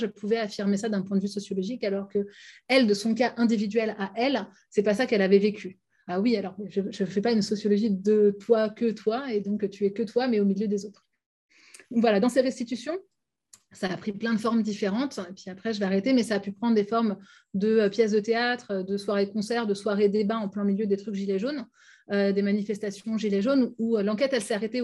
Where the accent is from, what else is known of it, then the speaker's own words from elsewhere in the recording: Paris, Île-de-France, France; il faut d'abord assumer le fait qu'on vient de Paris et dire d'où on parle. Moi, je n'ai jamais dit « je viens de milieu rural ».